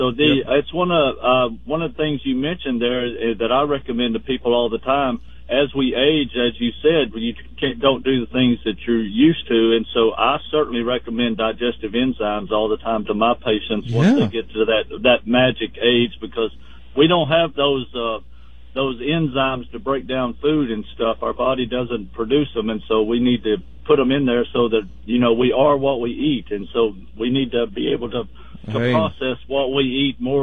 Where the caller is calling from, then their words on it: Tyler, Texas, United States; Well, I'm calling from Tyler.